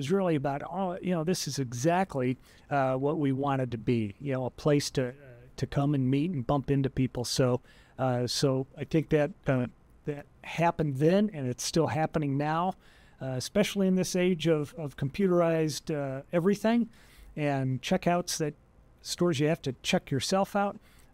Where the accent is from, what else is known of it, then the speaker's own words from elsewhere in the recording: Chicago, Illinois, United States; So I was born in Chicago. I'm the youngest of five. All my older siblings grew up, or at least lived in Chicago a lot longer than I did.